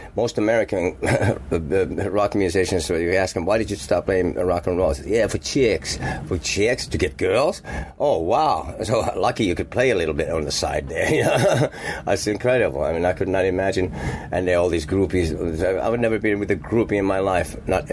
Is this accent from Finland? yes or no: yes; Finland; People are brought up in a different way over there, but yeah, I'm glad I'm from Finland